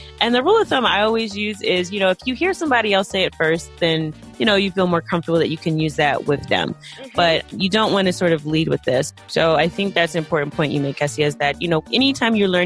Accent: East Coast, United States; I'm from the East Coast of the U.S., so...

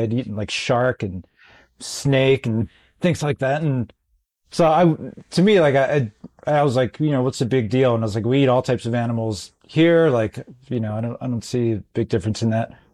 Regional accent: Baltimore, Maryland, United States; You know, I'm from Baltimore, so I was just working in the US at the time.

